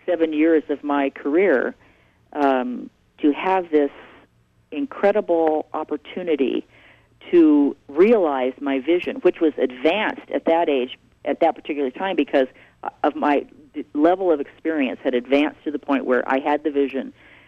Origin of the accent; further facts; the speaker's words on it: Bakersfield, California, United States; also born or lived in Kingsburg / McFarland / Delano; I was born in Kingsburg, which is near Fresno, and my family gradually moved south as they were seeking, you know, success economically. And we lived in McFarland, which was a charming little rural community, and then Delano, and finally settling in Bakersfield.